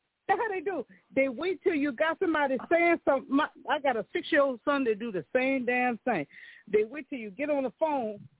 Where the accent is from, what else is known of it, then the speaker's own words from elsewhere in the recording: Baltimore, Maryland, United States; Because I'm in the Carolinas, but I'm from Baltimore. But I live in the Carolinas.